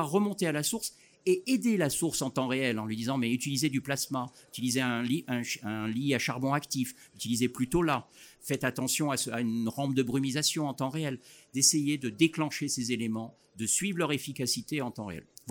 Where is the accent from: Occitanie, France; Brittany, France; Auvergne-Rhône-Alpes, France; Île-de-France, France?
Occitanie, France; Toulouse; Voilà, puisque nous sommes de Toulouse.